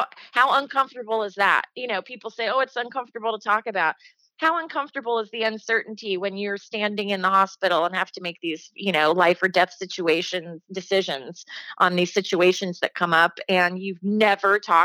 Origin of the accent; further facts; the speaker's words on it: Dayton, Ohio, United States; And then I had a Good to Go party in Ohio, my hometown of Dayton.